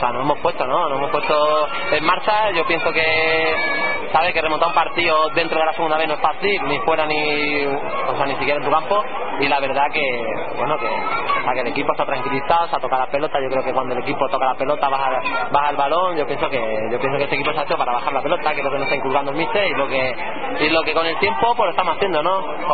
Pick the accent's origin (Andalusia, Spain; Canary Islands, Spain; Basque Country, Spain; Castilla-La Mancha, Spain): Andalusia, Spain; Málaga; Incluso yo soy de Málaga